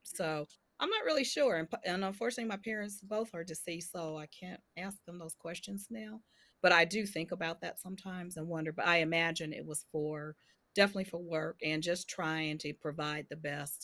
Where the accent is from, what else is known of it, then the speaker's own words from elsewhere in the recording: Cincinnati, Ohio, United States; also born or lived in Kentucky; Okay, so I was born in Kentucky, but raised, my parents moved when I was young. We moved to Cincinnati.